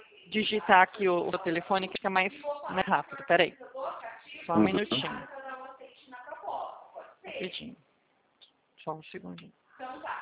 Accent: Presidente Prudente, São Paulo, Brazil; Nós somos aqui de Presidente Prudente, Toreiro de São Paulo.

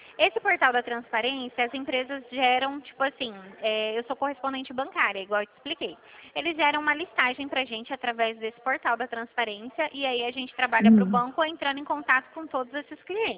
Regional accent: Dracena, São Paulo, Brazil; Eu sou de Dracena, interior de São Paulo.

